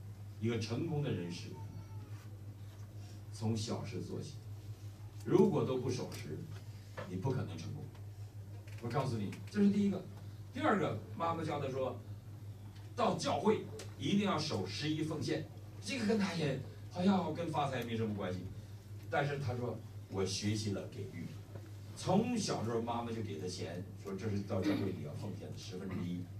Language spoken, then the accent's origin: Chinese; China; 我们都是大陆人呢，我们教会100%的，98%是大陆人的，啊，也都是来的留学生啊